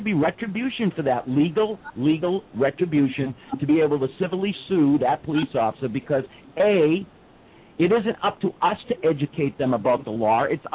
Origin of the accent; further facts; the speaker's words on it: Boston, Massachusetts, United States; accent: Boston; Now you hear my Boston accent.